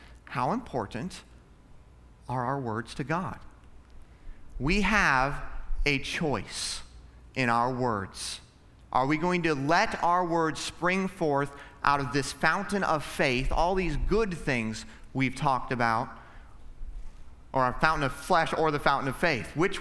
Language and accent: English; Alaska, United States; I grew up in Alaska, and in Alaska, there was no North versus South.